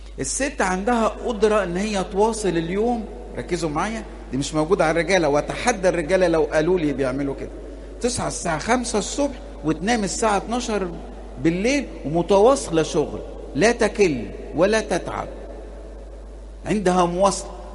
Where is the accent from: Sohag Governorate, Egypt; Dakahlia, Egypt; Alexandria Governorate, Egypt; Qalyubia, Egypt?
Alexandria Governorate, Egypt; Alexandria; عندنا جروب كده أسود عندنا في اسكندرية